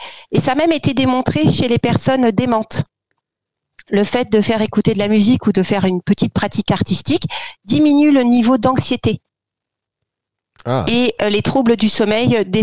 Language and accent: French; Paris, Île-de-France, France; en tous les cas que chez moi à Paris, avant.